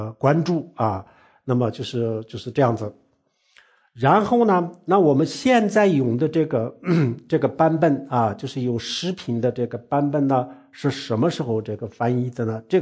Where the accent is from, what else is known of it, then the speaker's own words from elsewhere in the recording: Sichuan, China; 那个是我们四川那边呢